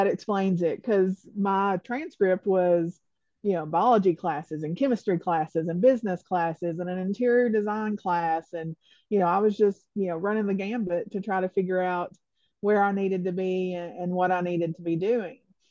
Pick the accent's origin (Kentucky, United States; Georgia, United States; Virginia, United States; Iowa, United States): Kentucky, United States; Cumberland; I grew up in Harlan County in southeastern Kentucky. So at the foot of Black Mountain, which is the highest point in Kentucky, in a small little town called Cumberland, mining community.